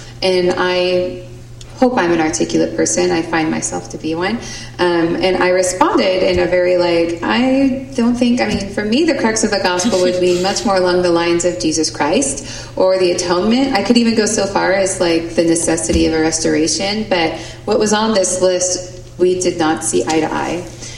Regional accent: Seattle, Washington, United States; I am from the Seattle area.

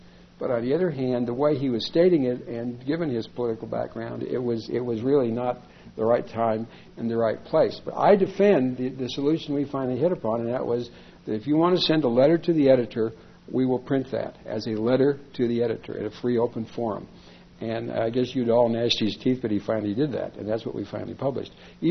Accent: Arizona, United States; I had an interesting relationship in this thing because I'm from Arizona, and the Udall family is probably one of the 2 or 3 most prestigious LDS families in the state.

